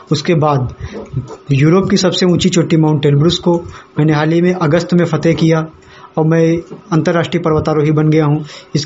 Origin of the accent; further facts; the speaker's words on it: Sata, Uttar Pradesh, India; हरदोई के एक छोटे से गांव साता का रहने वाला हूं। जैसा कि आप सभी लोगों को पता है, मैं एक किसान का बेटा हूं